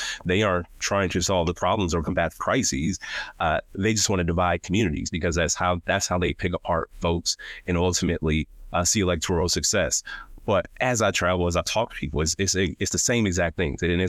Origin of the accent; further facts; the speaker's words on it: Milwaukee, Wisconsin, United States; born and raised in Milwaukee, proud product of public schools, and still live in Milwaukee.